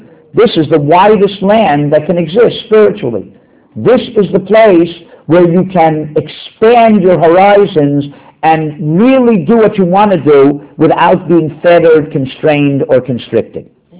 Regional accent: United States; So, yeah, we're Americans.

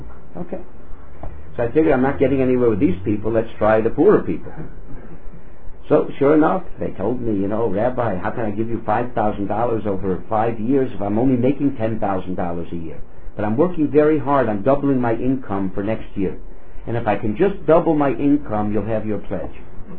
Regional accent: Miami, Florida, United States; moved away; I come from Miami originally. And in Miami, they had something unique that I don't know if they have other places in the world.

